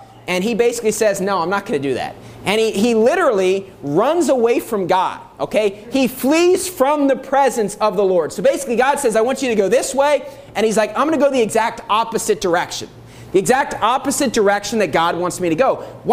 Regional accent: United States; Obviously, I'm from the United States. There's plenty of good people, good churches, soul winners, people we love in the U.S.

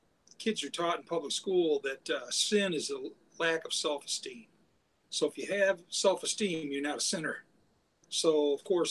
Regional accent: Grand Rapids, Michigan, United States; I'm an evangelist from Grand Rapids, Michigan area.

